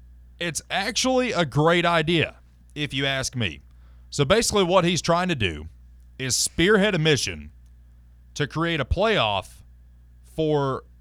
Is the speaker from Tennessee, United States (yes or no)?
yes; La Follette, Tennessee, United States; I'm from La Follette, man.